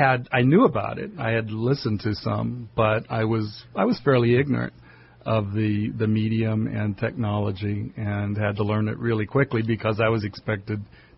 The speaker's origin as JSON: {"language": "English", "town": "Johnstown", "region": "Pennsylvania", "country": "United States", "tie": "born there", "said": "No, I was born in Pennsylvania, Johnstown, Pennsylvania."}